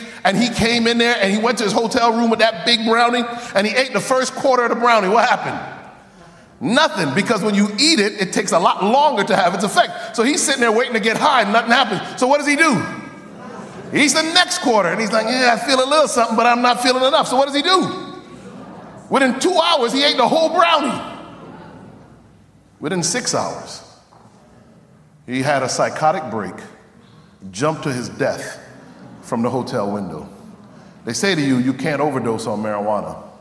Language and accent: English; Connecticut, United States; My family comes from the island of Jamaica, born and raised in Connecticut